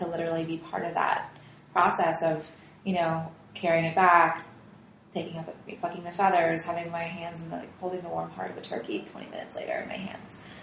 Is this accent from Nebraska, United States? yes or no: no; New York, United States; So I grew up in upstate New York